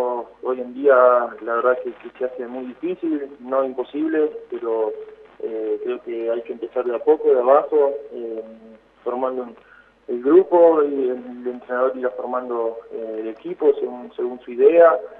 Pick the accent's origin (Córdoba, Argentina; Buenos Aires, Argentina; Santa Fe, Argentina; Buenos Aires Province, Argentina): Santa Fe, Argentina; Sarmiento; Domingo Faustino Sarmiento, así es, de la localidad de Sarmiento, en la provincia de Santa Fe, en el interior, cerca de Rafaela o de Sunchales, pueden conocer, a unos 100 kilómetros de la capital